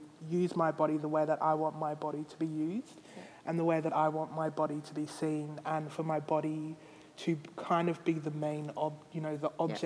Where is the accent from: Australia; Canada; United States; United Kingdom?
Australia; also born or lived in Haiti; because I'm adopted from Haiti, so Haiti's like a very poor place. But yet I'm adopted from Haiti in Australia